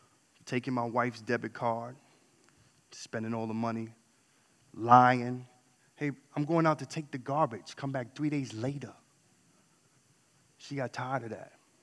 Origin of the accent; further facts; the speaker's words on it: New York, United States; accent: New York; now in Midwest, United States; I guess she liked my New York accent at the time. Y'all stole it from me. I've been in the Midwest for the longest. It's gone.